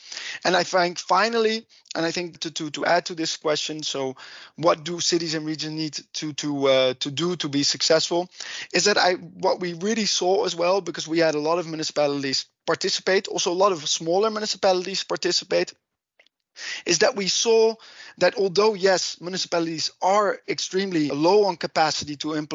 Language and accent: English; Netherlands; accent: Dutch; English is a second language; Sorry if I don't pronounce it properly with my heavy Dutch accent